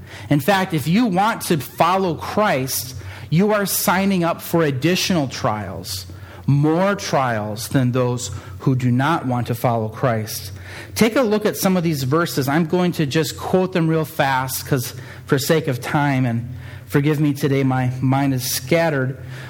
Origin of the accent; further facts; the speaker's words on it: England, United Kingdom; now in Norway; I'm in English, so I'm not necessarily totally sure of the Norwegian culture yet.